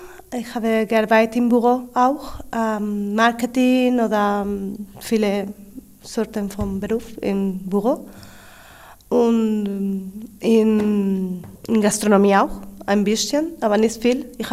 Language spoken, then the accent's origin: German; Spain; German is a second language; now in Germany; ich komme aus Spanien und ich bin 34 Jahre alt. Ich bin hier 10 Monate schon